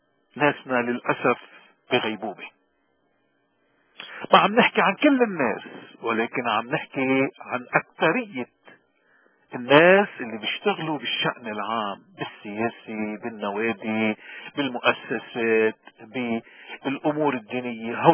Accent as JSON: {"language": "Arabic", "country": "Lebanon", "said": "نحن اليوم كلبنانيين عموما وكموارني خصوصا عم نواجه حالة محل"}